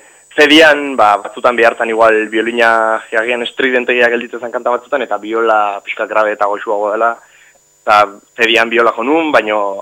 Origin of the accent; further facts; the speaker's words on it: Hernani, Basque Country, Spain; Hernanin uste joko degula, nire herrian